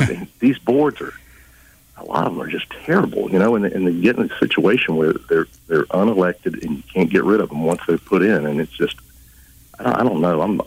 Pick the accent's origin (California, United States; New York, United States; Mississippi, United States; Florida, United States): Mississippi, United States; Goshen; I covered city council meetings in my hometown of Goshen, Mississippi